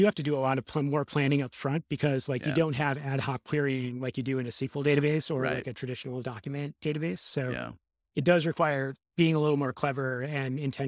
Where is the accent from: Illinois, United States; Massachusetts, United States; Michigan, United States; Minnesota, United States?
Minnesota, United States; Minneapolis; Mark Grabansky, who runs front end masters, runs out of Minneapolis, and I'm from Minneapolis as well.